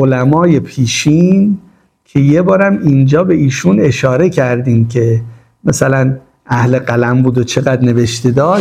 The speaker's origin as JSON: {"language": "Persian", "country": "Iran", "said": "ناشر ایرانی، حالا ما ایرانی هستیم، ذوق داریم، خلاقیت داریم"}